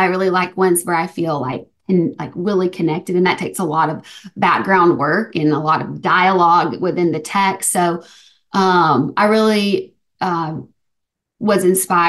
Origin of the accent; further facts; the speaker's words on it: Alabama, United States; and then my home state, Alabama, Birmingham, Tuscaloosa.